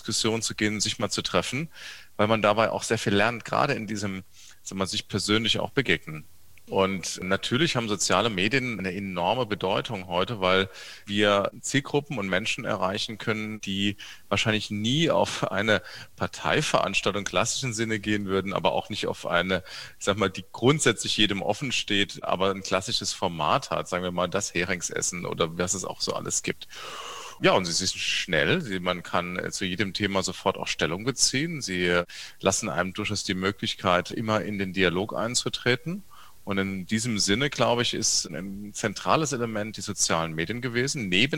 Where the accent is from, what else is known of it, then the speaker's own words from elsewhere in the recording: Saarbrücken, Saarland, Germany; born there; ich bin 44 Jahre alt, ich bin in Saarbrücken geboren, ich bin heute auch Saarbrücker Oberbürgermeister.